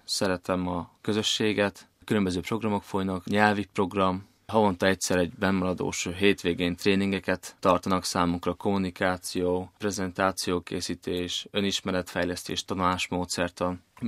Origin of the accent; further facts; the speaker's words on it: Mátészalka, Szabolcs-Szatmár-Bereg, Hungary; born there; now in Fábiánháza, Hungary; Máté Szalkán születtem, 22 éves vagyok, Fábiánházán lakom, Szabolcs-Szatmár-Berekben egyébben ez egy kis település.